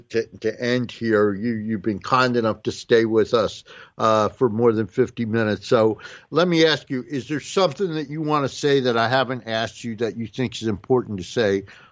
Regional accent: New Jersey, United States; Yeah, well, I'm from New Jersey, so don't get me started. That's where I grew up, you know.

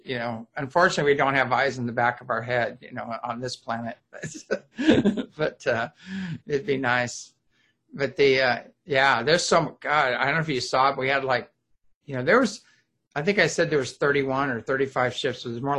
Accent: Apple Valley, California, United States; we were raised in Apple Valley, California's kids

